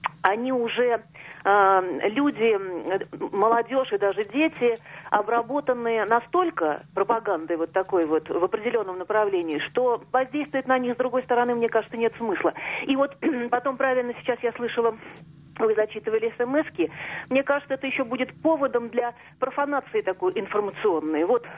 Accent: Moscow, Russia

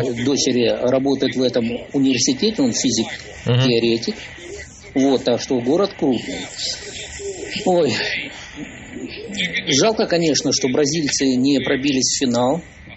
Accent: Moscow, Russia; Нет, ну мы-то москвичи, поэтому как бы мы москвичи и европейцы

